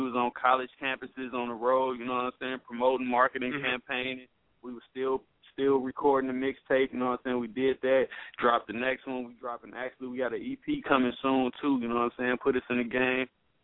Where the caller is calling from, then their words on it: Gary, Indiana, United States; We're calling from Gary, Indiana right now, 219.